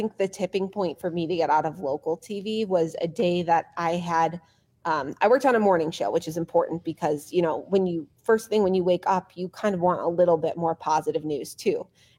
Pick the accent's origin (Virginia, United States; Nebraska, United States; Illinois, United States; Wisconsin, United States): Illinois, United States; Chicago; I grew up in Chicago.